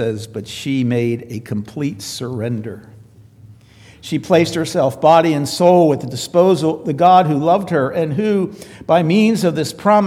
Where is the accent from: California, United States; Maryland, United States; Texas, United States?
Maryland, United States; Towson; The community I grew up in Towson, Maryland, home of the Towson Town Mall, the biggest church around was the Roman Catholic Church.